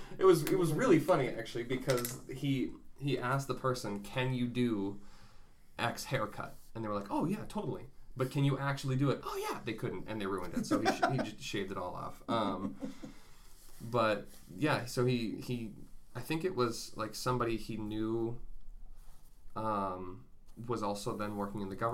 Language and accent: English; Minnesota, United States; also born or lived in Fort Benning, Georgia; Yeah, I was born in Fort Benning, Georgia. We lived there for a little bit, and then we moved back to Minnesota